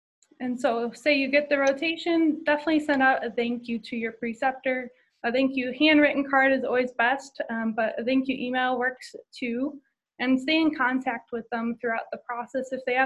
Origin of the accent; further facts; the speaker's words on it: Illinois, United States; also born or lived in Champaign; I'm from Champaign, Illinois, but grew up in the Chicago suburbs.